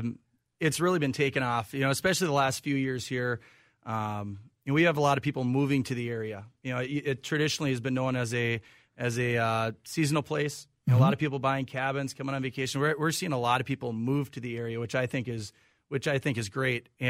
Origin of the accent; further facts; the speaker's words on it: Olivia, Minnesota, United States; I actually grew up a small town of Olivia, Minnesota, about an hour and a half west of the Twin Cities here.